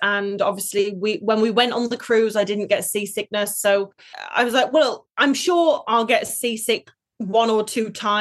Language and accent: English; United Kingdom; I'd always wanted to try Cunard, you know, being British.